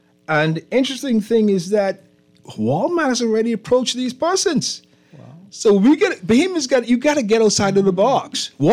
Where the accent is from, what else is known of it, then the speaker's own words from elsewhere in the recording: Bahamas; I was from the Bahamas, of course. And they said, "Well, Queen, let's look up your country."